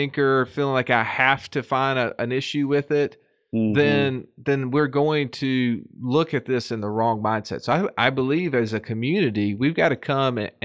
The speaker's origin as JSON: {"language": "English", "town": "Birmingham", "region": "Alabama", "country": "United States", "said": "I'm from Birmingham, Alabama. I'm a financial coach and my superpower is talking."}